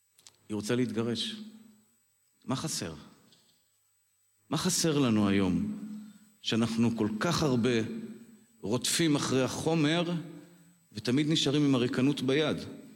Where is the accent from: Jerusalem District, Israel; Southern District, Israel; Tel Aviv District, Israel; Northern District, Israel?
Tel Aviv District, Israel; Tel Aviv; אני גדלתי בתל אביב.